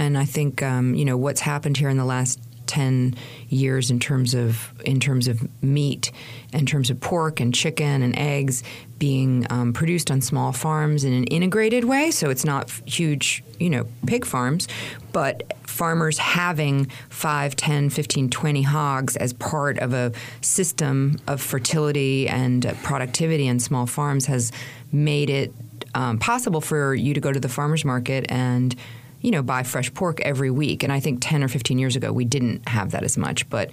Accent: New York, United States; And, you know, I think so as a New Yorker, I definitely had that feeling.

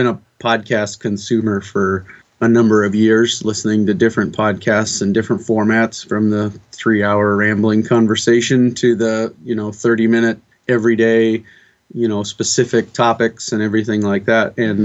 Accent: South Dakota, United States; I grew up in Western South Dakota mm-hmm. on a cow-calf beef cattle ranch.

